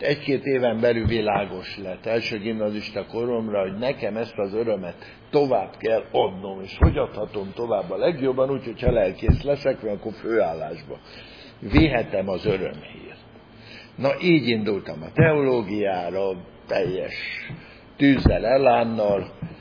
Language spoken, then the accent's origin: Hungarian; Szabadszállás, Bács-Kiskun, Hungary; also born or lived in Fót / Érsekcsanád; 0 évesen elkerültem fogtőre, ott volt édesapám lelkész 7 évig, és aztán szabadszállásra visszaválasztották, 13 éves koromig ott zajlott az életem, és akkor kerültünk Irsekcsanádra, a világ közepére.